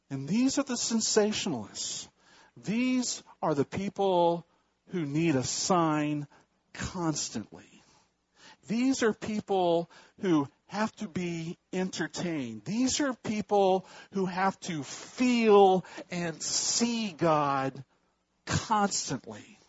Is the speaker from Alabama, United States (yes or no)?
no; California, United States; I grew up in the San Joaquin Valley, the breadbasket of the United States.